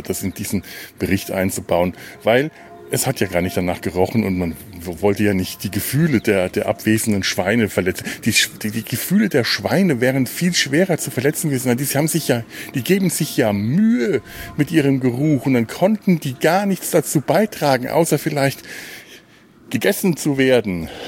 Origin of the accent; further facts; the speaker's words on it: Cologne, North Rhine-Westphalia, Germany; wie ich als Kölner vor 26 Jahren erfreut feststellen durfte